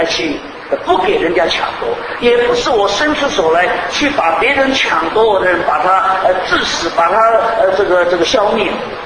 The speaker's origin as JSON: {"language": "Chinese", "country": "China", "said": "啊，就像我们中国人讲的，满嘴仁义道德，一肚子男盗女娼。"}